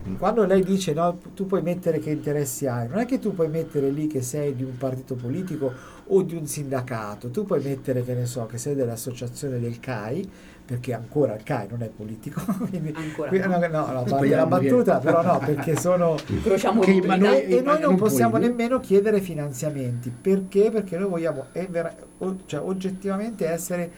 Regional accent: Perugia, Umbria, Italy; Io sono perugino, da una vita vivo a Perugia

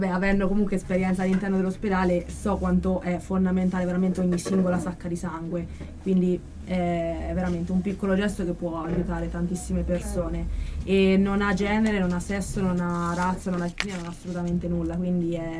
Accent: Perugia, Umbria, Italy; Sono di Perugia.

